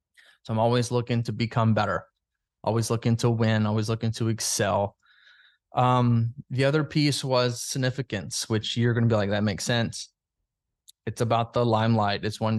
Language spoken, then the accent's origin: English; Alabama, United States; when growing up in Alabama for 23 years, I thought I would be married at 24 with two kids and a white picket fence.